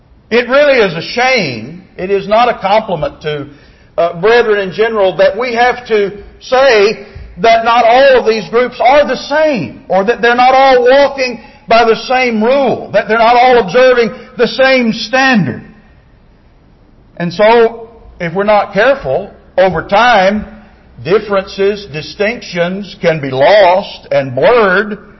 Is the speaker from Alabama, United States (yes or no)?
yes; Alabama, United States; of Alabama? 4.8 million. So there are as many people living in Harris County, Texas, as who live in my home state.